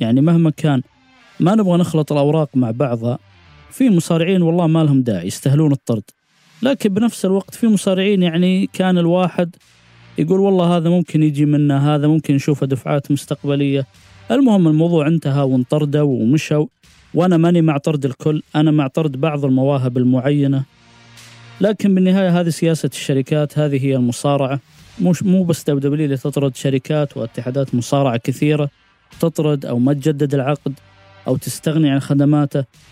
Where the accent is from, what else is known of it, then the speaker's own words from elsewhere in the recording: Saudi Arabia; في نقطة بالإيرادات تهمنا يعني كثير حنا كسعوديين